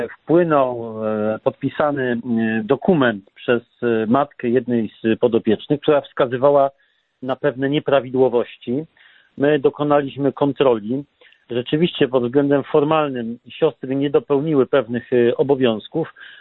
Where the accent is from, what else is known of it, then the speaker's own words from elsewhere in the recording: Olkusz, Lesser Poland, Poland; ja sam pochodzę z Olkusza